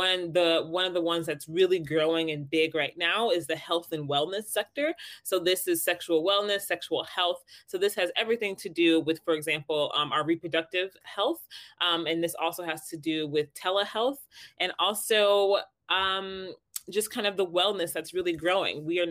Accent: Kansas City, Missouri, United States; now in New York, United States; I am actually from Kansas City, Missouri, which is interesting because that's where Lauren and I met. And I've been in New York for a while

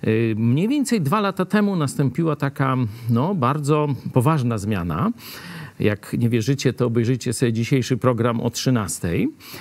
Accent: Lublin, Lublin Voivodeship, Poland; ponieważ choć jesteśmy z Lublina

